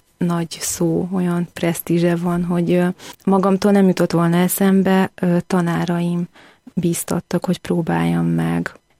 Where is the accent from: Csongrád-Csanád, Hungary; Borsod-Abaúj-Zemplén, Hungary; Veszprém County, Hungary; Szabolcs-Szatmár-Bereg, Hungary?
Borsod-Abaúj-Zemplén, Hungary; Miskolc; moved away as an adult; now in Budapest, Hungary; Én Miskolcról származom egyébként, és 20 éves koromban felkerültem Budapestre